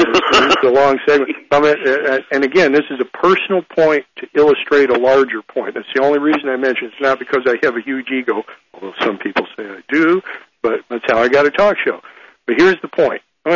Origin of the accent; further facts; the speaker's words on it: United States; Most Americans, no matter where we grew up in America, had that same sort of background, and we need to bring that back.